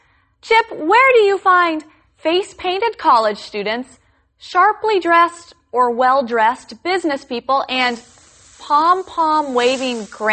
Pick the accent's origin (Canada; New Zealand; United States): United States; And you know, since we're from America, we've both experienced this excitement.